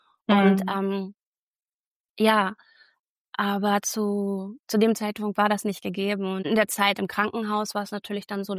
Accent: Hamburg, Germany; Ich bin Hamburgerin, in Eppendorf.

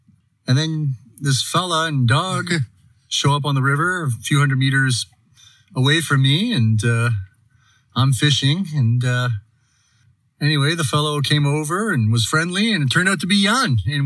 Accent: Saint John, New Brunswick, Canada; also born or lived in Calgary; now in Canmore, Canada; Originally born and bred in St. John, New Brunswick on the east coast of Canada, but I've been living in Canmore and Calgary for the last 8 years, back and forth between the two.

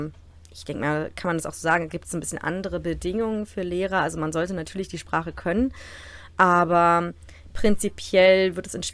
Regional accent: Berlin, Germany; Also wir kommen aus Berlin, aber wir haben beide in Rostock studiert

